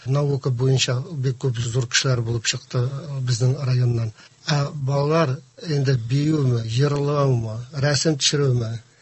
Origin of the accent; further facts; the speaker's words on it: Uzbekistan; Без борынгы заманда Совет хөкүмәтендә яшәп, Үзбекстанда туып үскәнмен.